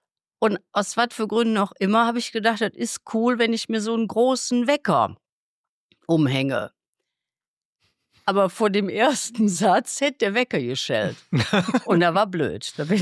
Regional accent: Cologne, North Rhine-Westphalia, Germany; ich komme aus Radertal, also das Weltviertel in Köln

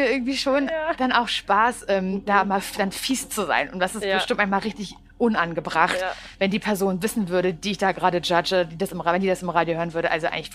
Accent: Parchim, Mecklenburg-Vorpommern, Germany; Ich komme ja aus Parchim. Da gibt es medientechnisch überhaupt nichts.

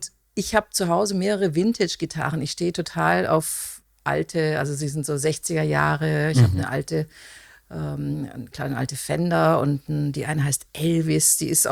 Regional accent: Konstanz, Baden-Württemberg, Germany; ich bin ursprünglich aus Konstanz und mein Vater kommt aus England, aus Liverpool, kein

